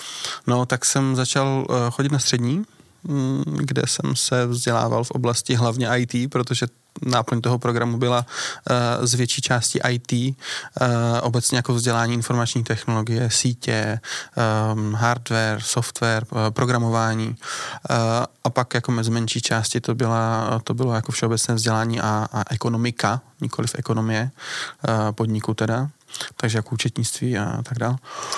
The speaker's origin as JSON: {"language": "Czech", "town": "Ostrava", "region": "Moravian-Silesian Region", "country": "Czechia", "lives_now": "Prague, Czechia", "said": "já pocházím z Ostravy, poznali jsme se v práci"}